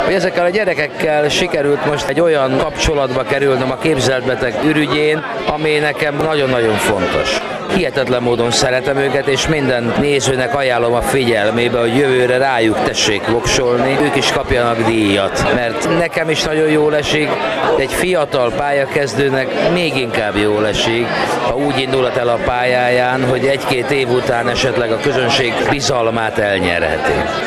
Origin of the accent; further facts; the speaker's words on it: Pécs, Baranya, Hungary; hiszen én ugye tüke pécsi vagyok. Ezt azt hiszem nagyon sokan tudják rólam. Én itt éltem le az életemet, 38 éve játszom ebbe a városba különböző színpadokon.